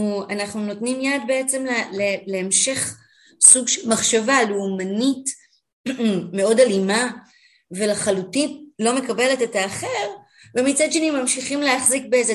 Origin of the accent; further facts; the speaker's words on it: Jerusalem, Jerusalem District, Israel; אמנם גדלתי בירושלים, בחברה מאוד מגוונת, ידעתי ערבית כי זה היה חלק מהיום יום שלי